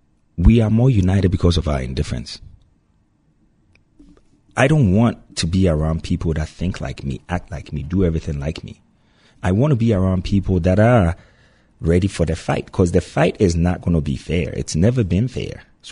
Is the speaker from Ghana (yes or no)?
yes; Ghana; And I'm from Ghana. I just raise up my hands and I want to talk. And everybody's looking at me like, you have an accent.